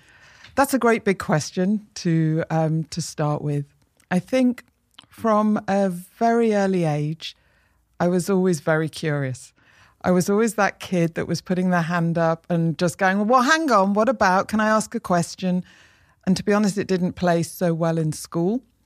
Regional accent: Manchester, North West England, United Kingdom; Yeah, So I grew up in Manchester.

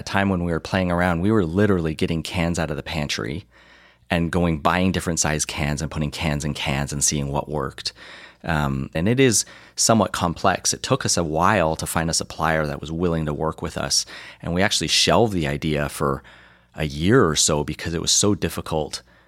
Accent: Canada; You know, we grew up in Canada and did a lot of camping.

